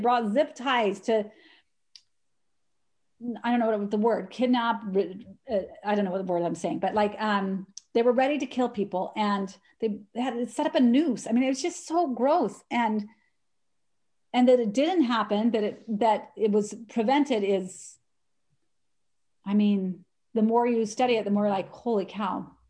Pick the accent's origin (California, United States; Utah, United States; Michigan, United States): Utah, United States; St. George; I remember growing up, I grew up in St. George, Utah, and it's very desert.